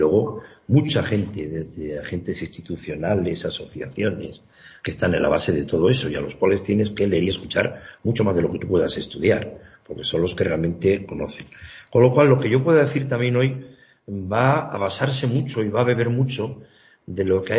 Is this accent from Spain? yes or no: yes; Palencia, Castile and León, Spain; Yo soy de Palencia capital, y a la montaña palentina he venido muchas veces.